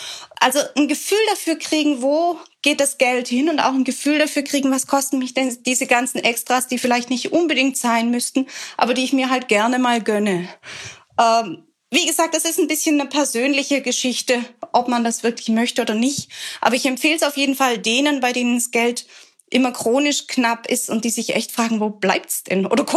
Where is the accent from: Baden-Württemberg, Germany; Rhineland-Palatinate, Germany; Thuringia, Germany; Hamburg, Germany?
Baden-Württemberg, Germany; Ich bin ja als Schwäbin zur Sparsamkeit erzogen